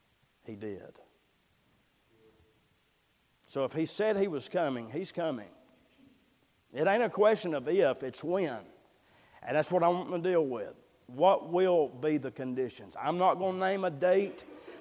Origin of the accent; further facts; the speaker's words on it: United States; Listen, I love America. I thank God I'm an American.